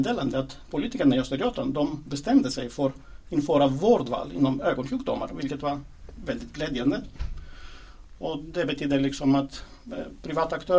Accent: Greece; Swedish is a second language; now in Sweden; jag kommer ursprungligen från Grekland och flyttade till Sverige för ganska exakt 20 år sedan.

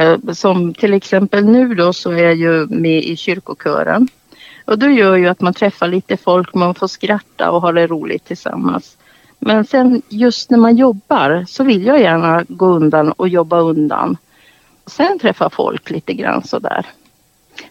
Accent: Gällivare, Norrbotten County, Sweden; also born or lived in Malmberget; Ja, alltså jag är ju född uppe i Gällivare. Och sen bodde jag ju i Malmberget i några år också. Eller började Malmberget, sen Gällivare, sen Malmberget igen.

